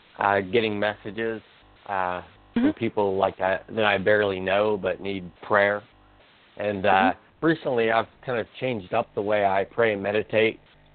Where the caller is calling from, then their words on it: Pennsylvania, United States; from Pennsylvania.